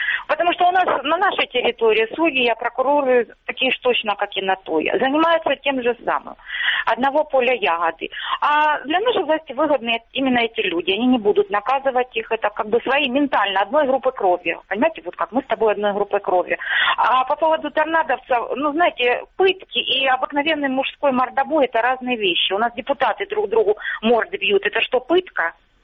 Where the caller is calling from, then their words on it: Luhansk Oblast, Ukraine; Здравствуйте, Луганщина.